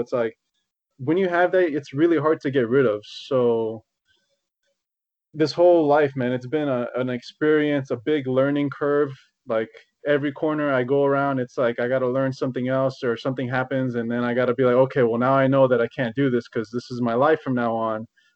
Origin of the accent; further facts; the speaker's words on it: West Palm Beach, Florida, United States; I'm Cuban. I don't really look at that much, but I'm Cuban-American. I was born here. I grew up in West Palm Beach. I went back to Miami